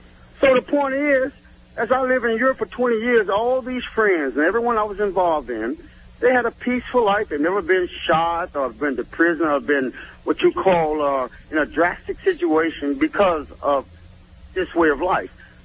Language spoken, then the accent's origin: English; United States; moved away as an adult; also born or lived in Netherlands; now in Germany; Now, I'm American, number one. I live in Germany for 20 years, and I lived in Holland for 2 years.